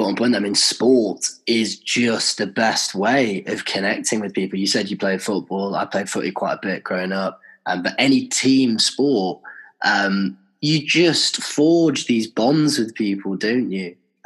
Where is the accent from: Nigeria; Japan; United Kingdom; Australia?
United Kingdom; Manchester, North West England; And if I say I'm from Manchester, then people are like